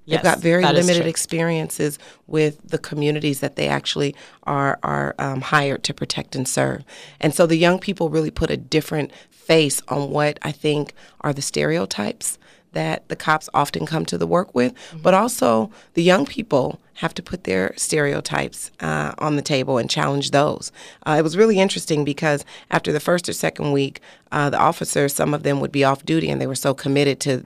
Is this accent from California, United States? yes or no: yes; Oakland, California, United States; the commentary by the young people is not unlike my own experience as a young person growing up in Oakland